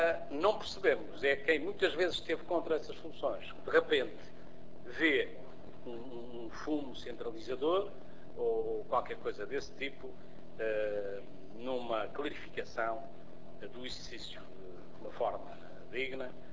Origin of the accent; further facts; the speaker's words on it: Madeira, Portugal; como deputado e como madeirense